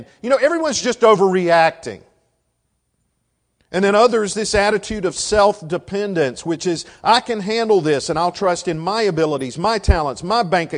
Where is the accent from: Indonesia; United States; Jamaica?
United States; South Carolina; It was in my home state over Fort Sumter, a fort that stood throughout the entire war that lasted there